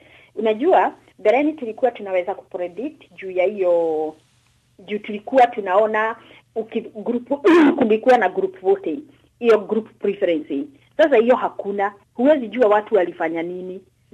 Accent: Kenya; Najua kule nimetoka kama Kenya hatuna kitu kama hiyo.

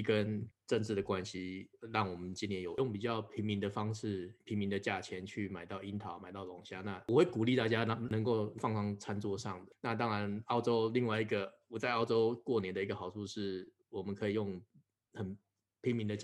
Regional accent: Taiwan; 过去通常这个时间我都会在台湾。

